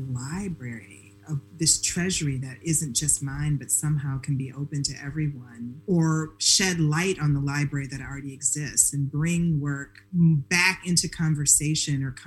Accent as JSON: {"language": "English", "town": "Detroit", "region": "Michigan", "country": "United States", "said": "I just talk to everybody. I'm from Detroit."}